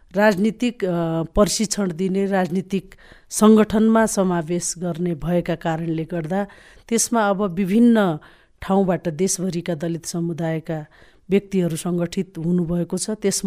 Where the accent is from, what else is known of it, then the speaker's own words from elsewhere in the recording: Tikapur, Sudurpashchim Province, Nepal; म टिकापुरको कैलालीमा जन्मिएर हुर्किएँ